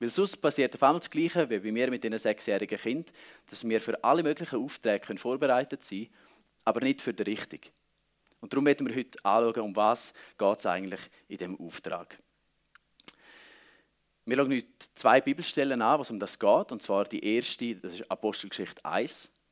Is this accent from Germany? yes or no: no; Switzerland; wie man vielleicht erwarten würde, so als Schweizer